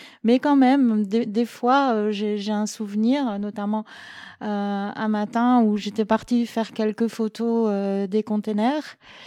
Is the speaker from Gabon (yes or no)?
yes; Gabon; J'ai grandi au Gabon, moi. J'ai passé une dizaine d'années là-bas.